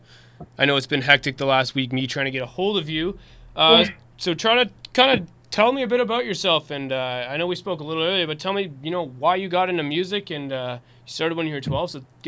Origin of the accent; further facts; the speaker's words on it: Toronto, Ontario, Canada; I mean, growing up, I'm from Toronto, Canada, and a lot of my listeners are Canadian, and cheerleading isn't exactly the biggest thing up here.